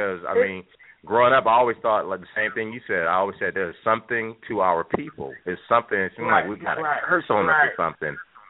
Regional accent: Stockton, California, United States; But then where I grew up in Stockton, California, we were always one of the top six cities in America that were the most racially diverse.

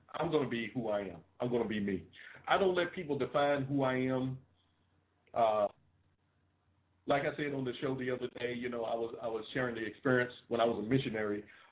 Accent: Roanoke, Virginia, United States; born there; I was born on October the 16th, 1968, in a place called Roanoke, Virginia, which is a part of the United States of America.

